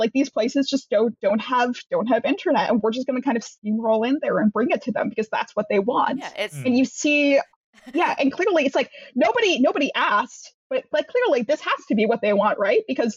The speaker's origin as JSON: {"language": "English", "town": "Toronto", "region": "Ontario", "country": "Canada", "tie": "born or raised there", "said": "Mostly because they tried to start up a smart city in my hometown of Toronto, and then they just got their asses handed to them."}